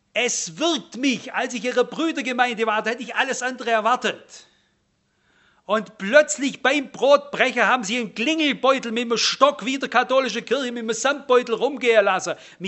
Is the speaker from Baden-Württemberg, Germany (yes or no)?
yes; Baden-Württemberg, Germany; Wisst ihr, ich bin ja ein Schwabe.